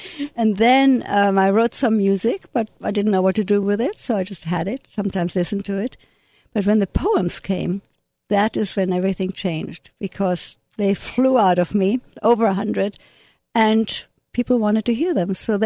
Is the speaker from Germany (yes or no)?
yes; Germany; I grew up in Germany, the child of Holocaust survivors.